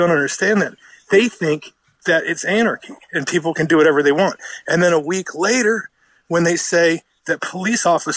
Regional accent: United States; I can because I'm American.

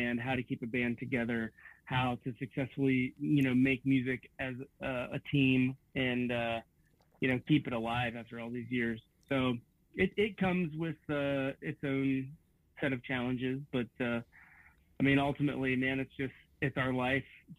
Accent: Bethel, Ohio, United States; Actually, technically, the 500 comes from my hometown of Bethel, Ohio to Graceland is 500 miles.

